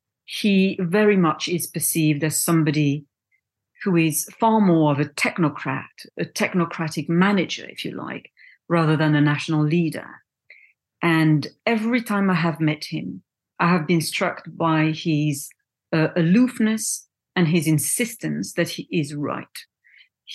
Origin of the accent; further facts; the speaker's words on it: France; my background is in Algeria. My parents are from Algeria. I was born and brought up in France, but I'm of Algerian descent.